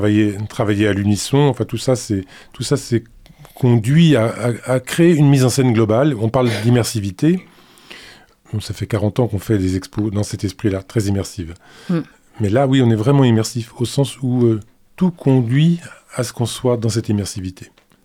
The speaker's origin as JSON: {"language": "French", "town": "Angers", "region": "Pays de la Loire", "country": "France", "tie": "born or raised there", "said": "Moi, je suis d'Angers. Ma première rencontre avec l'art, c'était les affiches."}